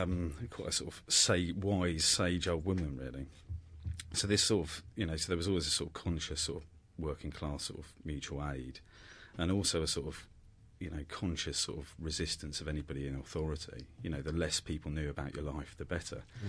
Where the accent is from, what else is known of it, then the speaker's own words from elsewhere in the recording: Slough, South East England, United Kingdom; I sort of grew up in, well, I was born in Slough in the mid-70s.